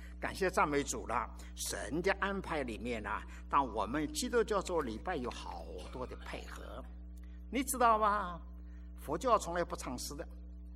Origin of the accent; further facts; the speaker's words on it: China; 我们中国人呢是注重优雅的了